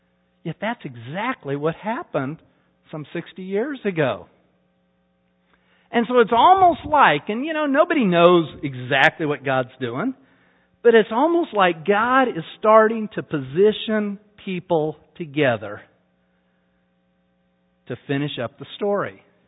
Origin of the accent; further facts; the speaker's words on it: Utah, United States; moved away; I know Mormon history because I was raised in Utah.